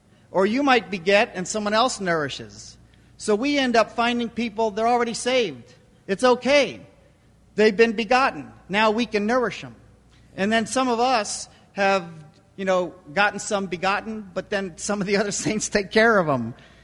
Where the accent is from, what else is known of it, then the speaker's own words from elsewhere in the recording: Fargo, North Dakota, United States; we learned this lesson the hard way where I come from. I'm from Fargo.